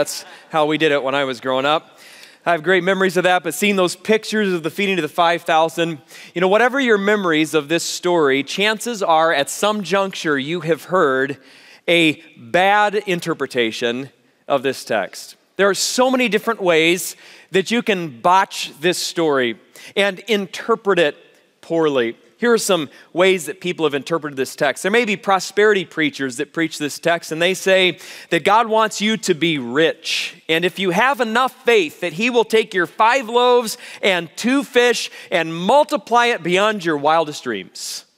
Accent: Colorado, United States; Aaron and Lori and I grew up together in Colorado.

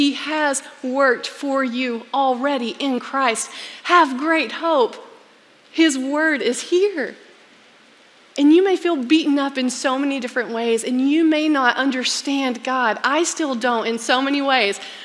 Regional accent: Texas, United States; I looked at the 3 of them and said, you're crazy, it's Ohio, I'm a Texan. Please. But I stayed in Fort Worth.

